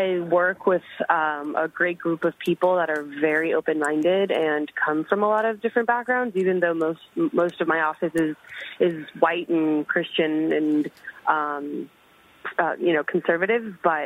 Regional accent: Puerto Rico; also born or lived in US East Coast; now in Austin, United States; I'm originally from Puerto Rico, and I lived on the East Coast for a while and have a lot of international friends and grew up surrounded by very diverse cultures and diverse people. And I moved to Austin

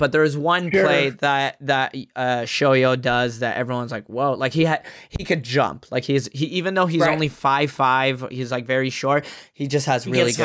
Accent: Texas, United States; So I grew up in Texas, but when I went to Yemen to visit or whatever.

